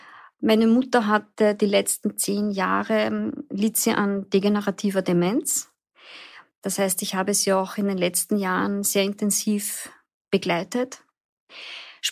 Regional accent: Vienna, Austria; Ich bin in Wien aufgewachsen, gemeinsam mit meinem Bruder, bei meinen Eltern.

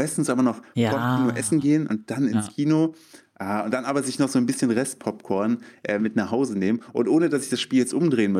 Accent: Thuringia, Germany; weil ich bin in Thüringen aufgewachsen.

